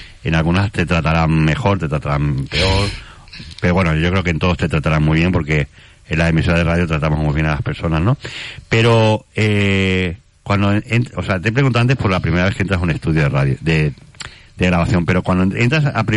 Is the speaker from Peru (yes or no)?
no; Cornellà, Catalonia, Spain; Entonces soy casi de Cornellá.